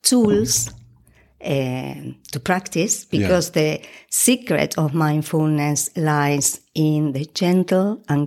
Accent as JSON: {"language": "English", "country": "Argentina", "tie": "born there", "second_language": "English", "said": "I was born in Argentina"}